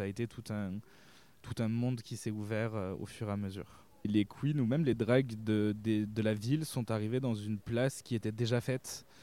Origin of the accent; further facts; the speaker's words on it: Le Vigan, Occitanie, France; also born or lived in Nîmes; Je suis née à Nîmes et après j'ai grandi au Vigan depuis mon plus jeune âge. C'est un milieu assez rural, assez vieillissant